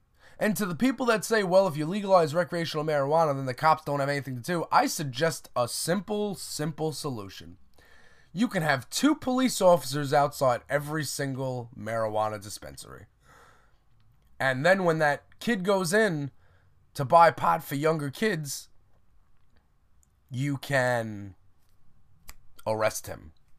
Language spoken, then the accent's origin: English; Staten Island, New York, United States; I am from New York City. I'm from Staten Island, but I was in the city over the last couple days.